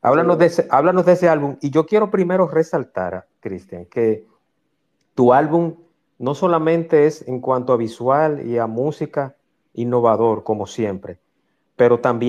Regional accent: Dominican Republic; yo, como dominicano, como persona, me siento muy orgulloso de compartir nacionalidad con él

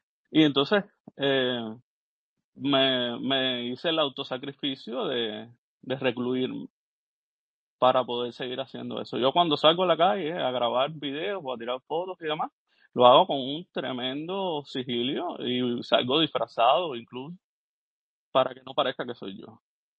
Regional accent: Havana, Cuba; yo nací en Centro Habana. Bueno, nací en El Vedado, porque uno nace en donde está el hospital. Nací en Maternidad de Línea y me he criado toda mi vida en Centro Habana. O sea, Centro Habana para mí es el centro neurálgico

